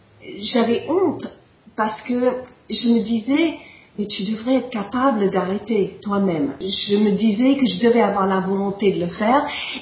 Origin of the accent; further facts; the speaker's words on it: United States; French is a second language; now in France; j'avais toujours eu envie de vivre en France, je suis des États-Unis.